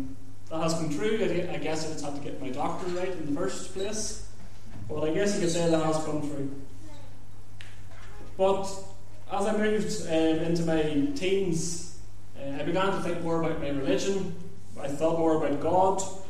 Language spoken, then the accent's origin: English; Lurgan, Northern Ireland, United Kingdom; accent: Northern Irish; also born or lived in Manchester / Liverpool; And maybe you'll know from the accent, I'm from County Armagh, just outside Lurgan. I've lived there most of my life. Grew up in Northern Ireland most of my life, had a few years in Manchester and Liverpool.